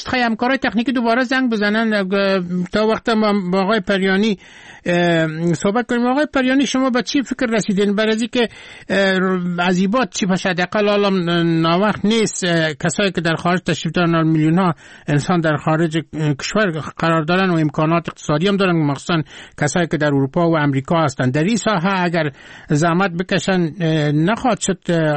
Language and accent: Persian; Afghanistan; در قزاقستان مردم که فهمیدن که ما از افغانستان هستم